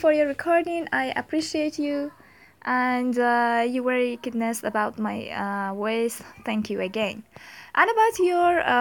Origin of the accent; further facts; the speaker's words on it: Tehran, Tehran Province, Iran; English is a second language; because I'm originally from Yazd, but I was born in Tehran and I was brought up in Tehran.